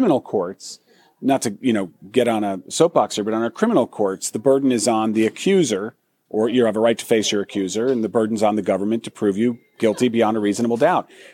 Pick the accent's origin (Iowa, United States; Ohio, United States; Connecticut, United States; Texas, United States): Connecticut, United States; moved away; where I grew up in Connecticut. I had a car registered there. I left the state